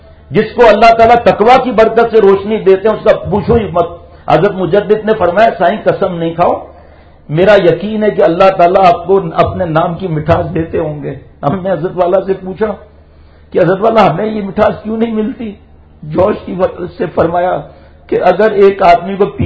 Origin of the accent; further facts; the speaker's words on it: Karachi, Sindh, Pakistan; born there; ہم گاؤں کے رہنے والے ہیں جی، گاؤں کے رہنے والے ہم لوگ، تو اگر پیدائش میری تو کراچی میں بھی، لیکن گاؤں تو پہلے شروع میں جاتے تھے،